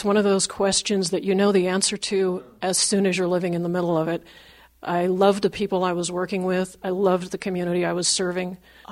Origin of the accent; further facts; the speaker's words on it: Western United States, United States; I lived in various places throughout the western United States because of my father's work. I ended up mostly on the West Coast.